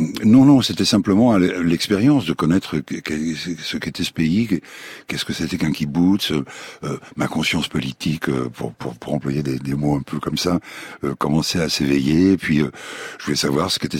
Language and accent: French; Paris, Île-de-France, France; Moi je suis parisien, j'étais ici, je suis un petit français, je voulais vivre ici, c'est mon pays quoi.